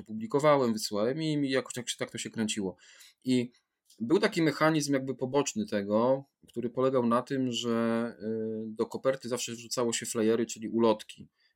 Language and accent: Polish; Wrocław, Lower Silesian Voivodeship, Poland; I będąc rodowitym wrocławianinem